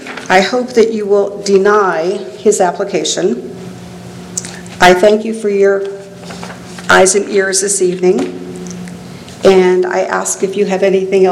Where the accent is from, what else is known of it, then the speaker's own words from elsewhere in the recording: Northeast, United States; I'm from the Northeast, and I had a mudroom built.